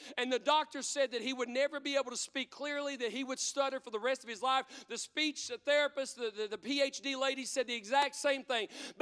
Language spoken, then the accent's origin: English; Logan County, West Virginia, United States; and I'm from Logan County, if you can't tell by my accent.